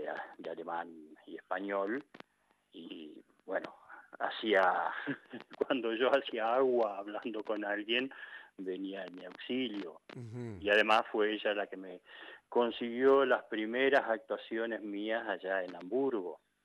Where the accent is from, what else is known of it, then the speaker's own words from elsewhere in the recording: Tandil, Buenos Aires Province, Argentina; also born or lived in Zapala; Yo no nací en Tandil, pero me malcrié en Tandil. Cuando mis viejos vinieron de Zapala